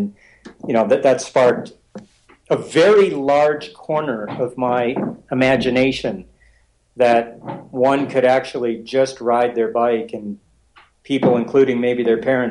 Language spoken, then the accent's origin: English; North Dakota, United States; also born or lived in Columbus, Ohio; My siblings and I had the gift of boredom growing up in North Dakota. So now none of us live there